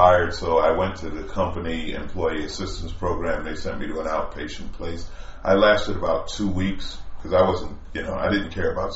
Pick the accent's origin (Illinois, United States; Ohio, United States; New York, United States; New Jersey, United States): New York, United States; I was from New York.